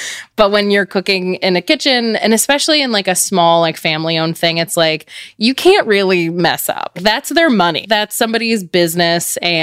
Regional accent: Richmond, Virginia, United States; also born or lived in New Jersey; I was born in New Jersey, but I grew up in Richmond, Virginia.

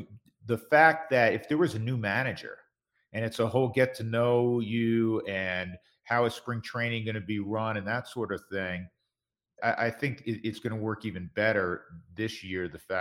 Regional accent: New York, United States; I'm from New York. I grew up, you know, following the Mets.

